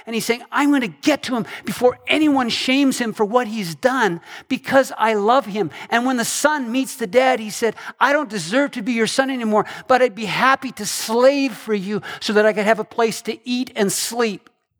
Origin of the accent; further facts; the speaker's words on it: Canada; moved away as an adult; now in United States; I grew up in Canada and spent half my life there with Ruth, and then we moved to the United States to Salem